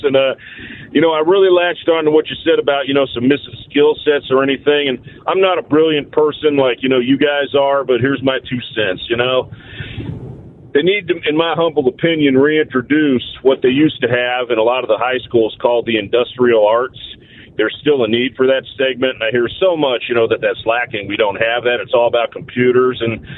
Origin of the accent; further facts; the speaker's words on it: San Francisco, California, United States; yes, I'm from San Francisco, but I don't agree with anything they do.